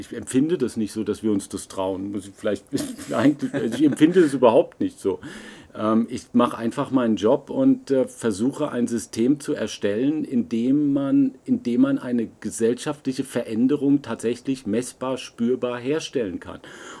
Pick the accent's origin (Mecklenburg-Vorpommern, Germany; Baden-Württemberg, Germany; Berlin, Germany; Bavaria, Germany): Berlin, Germany; Also ich komme ja jetzt nun aus Berlin, Berlin der Hochburg aller Startups